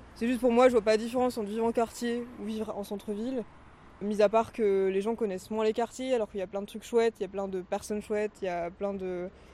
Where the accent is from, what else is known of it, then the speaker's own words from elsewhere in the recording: Réunion, France; Moi, parce que je viens de La Réunion à la base, qu'à La Réunion il n'y a pas de quartier.